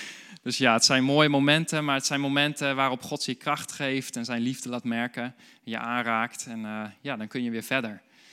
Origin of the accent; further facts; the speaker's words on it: Woerden, Utrecht, Netherlands; geboren en opgegroeid in Woerden. Ik weet niet of het bekend is, Woerden. Nou ja, ligt een beetje tussen Utrecht en Gouda in.